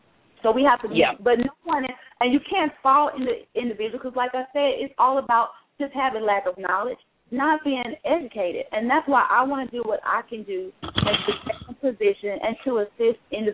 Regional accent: Texas, United States; I am from Texas.

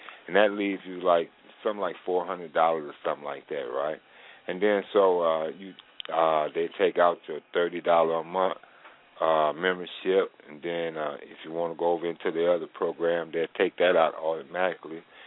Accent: Muskegon, Michigan, United States; I am from Muskegon, Michigan.

